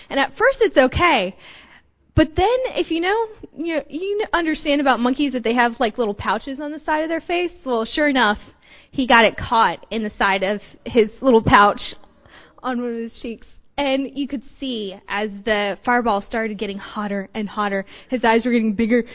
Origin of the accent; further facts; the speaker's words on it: Togo; now in United States; Growing up in Togo for me was a great opportunity, and we had a lot of fun.